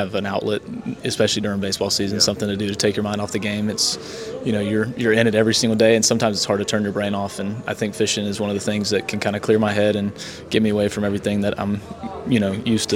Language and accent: English; Florida, United States; I've always been a fisherman. I grew up in Florida. I grew up deep sea fishing.